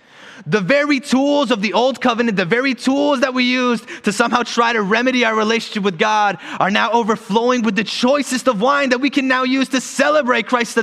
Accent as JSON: {"language": "English", "country": "Puerto Rico", "tie": "born or raised there", "said": "I grew up in Puerto Rico"}